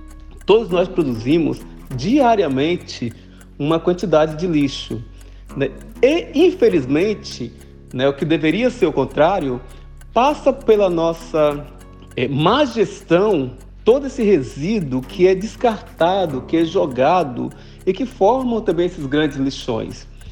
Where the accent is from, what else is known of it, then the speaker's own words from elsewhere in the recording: Caravelas, Bahia, Brazil; Então, Contini, eu sou natural, né, de Caravelas.